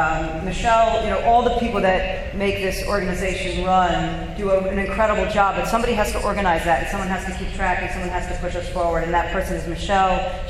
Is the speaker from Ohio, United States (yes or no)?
no; New York, United States; I'm a New Yorker. I identify as a New Yorker